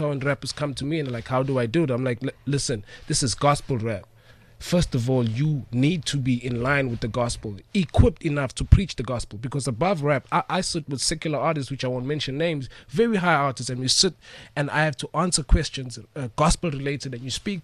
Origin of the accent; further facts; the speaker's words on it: Durban, KwaZulu-Natal, South Africa; And number one, I'm born and bred in Durban.